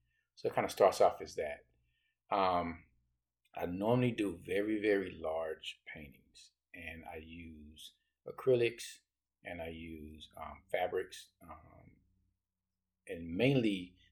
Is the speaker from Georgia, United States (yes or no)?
no; Dallas, Texas, United States; I originally grew up in Texas, in Dallas, Texas. Grew up in Dallas, Texas.